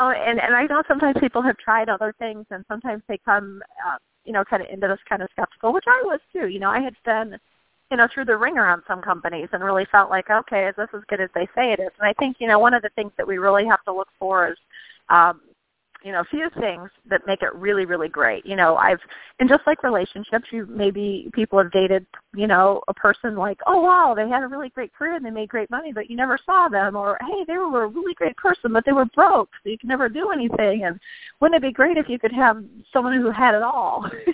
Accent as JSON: {"language": "English", "region": "Michigan", "country": "United States", "tie": "born or raised there", "said": "We're born and raised in Michigan and had stopped on a layover in California."}